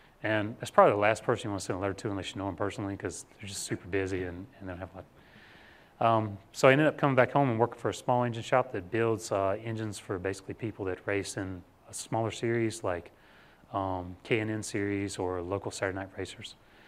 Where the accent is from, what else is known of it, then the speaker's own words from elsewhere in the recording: Charlotte, North Carolina, United States; So I grew up in Charlotte, which helps a lot because they're located in Charlotte.